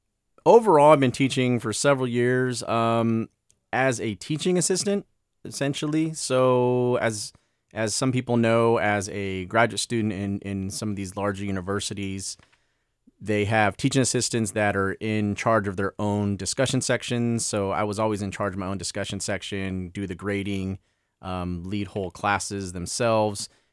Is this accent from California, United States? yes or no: yes; California, United States; I'm originally from California. Spent some time throughout the United States doing my schooling.